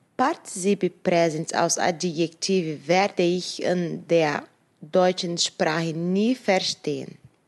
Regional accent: São Paulo, Brazil; German is a second language; moved away as an adult; now in Germany; Ich bin aus São Paulo, Brasilien. Ich bin im Jahr 1988 geboren.

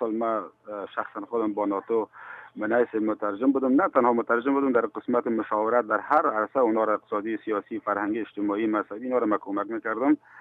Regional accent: Afghanistan; moved away as an adult; now in Greece; 2 فوریه از افغانستان ما فرار کردیم، اومدیم به طرف یونان رسیدیم.

